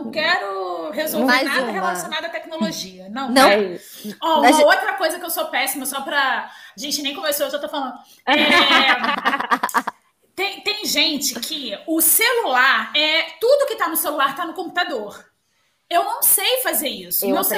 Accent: Volta Redonda, Rio de Janeiro, Brazil; porque eu sou de Volta Redonda

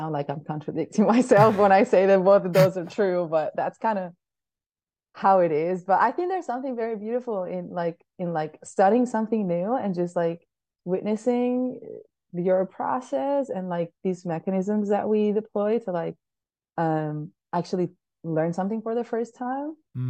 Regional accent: Balearic Islands, Spain; English is a second language; I'm from Spain, so born and raised in Mallorca.

